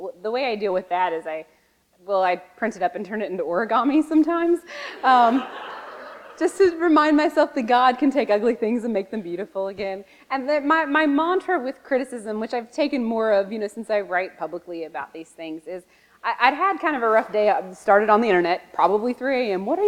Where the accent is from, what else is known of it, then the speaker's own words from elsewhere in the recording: the South, United States; growing up in the Bible Belt and having questions and doubts around a lot of what I was taught there in that culture